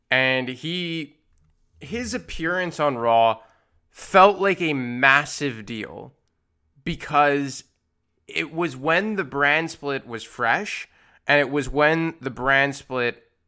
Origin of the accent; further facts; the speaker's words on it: Montreal, Quebec, Canada; defeats Hulk Hogan at the Bell Center in Montreal, my hometown